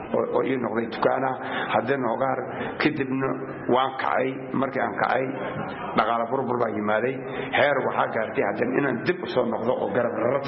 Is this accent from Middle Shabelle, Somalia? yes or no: no; Qoryooley, Lower Shabelle, Somalia; moved away; waxaan ka imaaday gobolka Shabeelo Hoose gaar ahaan degmada Qoryooley